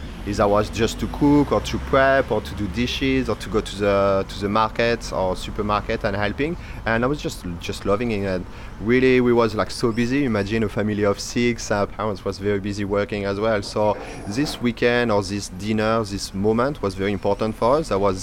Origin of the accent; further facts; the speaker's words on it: southern France, France; all my family come from north in France, like proper Lille, Dunkirk, all very north, but when I was very young, maybe 3 or 4 months old, or something, all my family slowly moved down back to south.